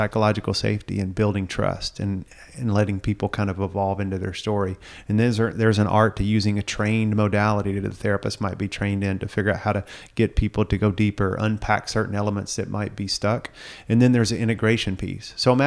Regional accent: the South, United States; I didn't really get an early imprint growing up in the South, kind of a man's man

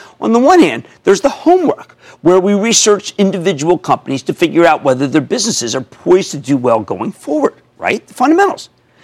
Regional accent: Philadelphia, Pennsylvania, United States; accent: Philadelphia; excuse my Philadelphia accent

